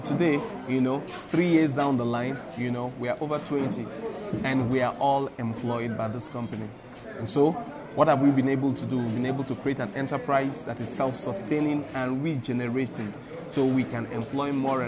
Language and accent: English; Port Harcourt, Rivers, Nigeria; we come from Port Harcourt, the Niger Delta, that is actually in chaos, you know, lately.